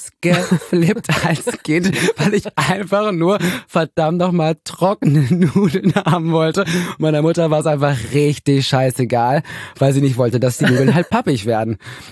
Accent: North Rhine-Westphalia, Germany; Ich komme ja auch aus dem Ruhrgebiet, ne?

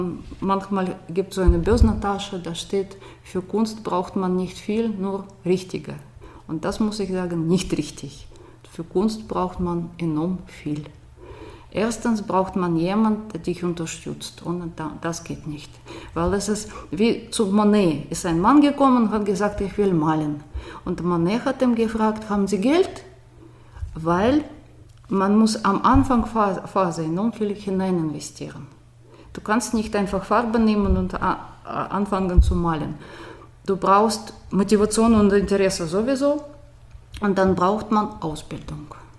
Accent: Moscow, Russia; German is a second language; now in Germany; Ich komme aus Moskau, da war ich an der Grenze von Moskau geboren, Moskau-Region eigentlich. Und Moskau ist nicht Russland, es ist was ganz ein bisschen anderes. Und ich bin noch in einem ganz anderen Land geboren, Sowjetunion.

